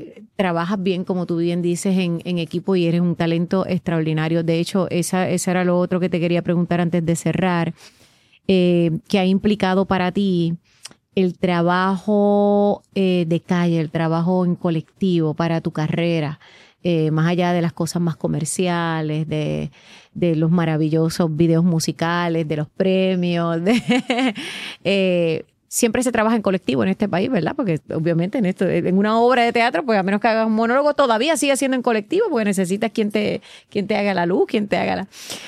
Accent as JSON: {"language": "Spanish", "country": "Puerto Rico", "said": "buscar nuestras raíces como puertorriqueños"}